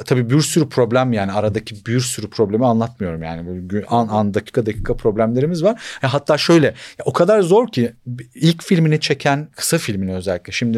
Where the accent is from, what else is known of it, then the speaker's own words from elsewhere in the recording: Malatya, Turkey; ben Malatyalıyım.